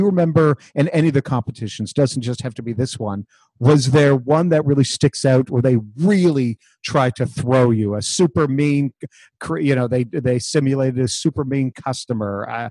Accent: Toronto, Ontario, Canada; my French is horrible because I'm from Toronto

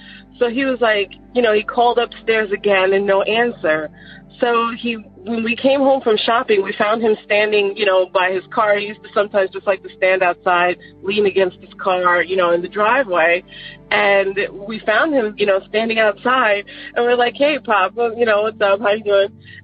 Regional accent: Long Island, New York, United States; I wanted to share the story, like I said, that happened to me growing up in Long Island, New York.

